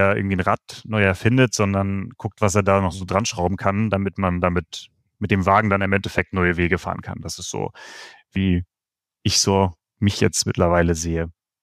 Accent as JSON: {"language": "German", "town": "Lübeck", "region": "Schleswig-Holstein", "country": "Germany", "said": "Also ich komme aus Lübeck, deswegen ja auch das Moin."}